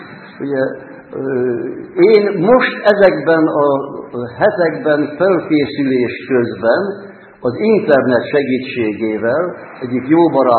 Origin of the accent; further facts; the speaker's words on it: Hungary; Ráadásul még öreg magyar ember is vagyok.